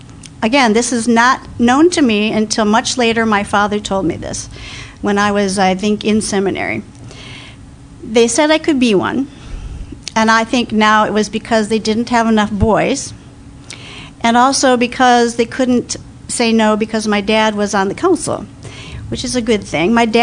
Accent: Cedar Rapids, Iowa, United States; When I grew up in Cedar Rapids, Iowa, I just remember as a small child, wherever I was, I loved going to church.

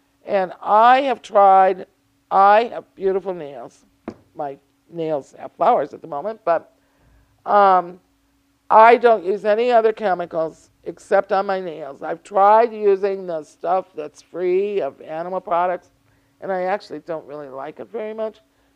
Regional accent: Minnesota, United States; community in South Central Minneapolis is the poorest and most culturally diverse neighborhood in my home state.

